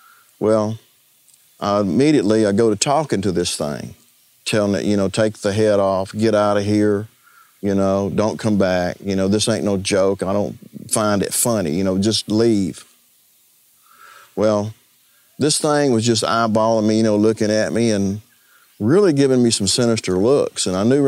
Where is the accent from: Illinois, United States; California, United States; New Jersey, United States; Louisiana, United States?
Louisiana, United States; Kechaw; I'm from Kechaw, Louisiana.